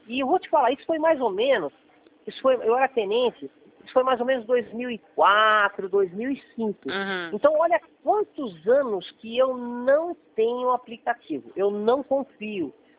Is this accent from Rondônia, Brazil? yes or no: no; São Paulo, Brazil; Como a gente é de São Paulo